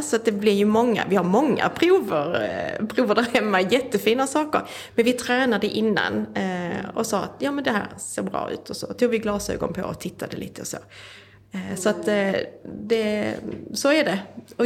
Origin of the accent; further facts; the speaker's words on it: Skåne, Sweden; Så jag har åkt upp här till Stockholm, jag kommer ju från Skåne.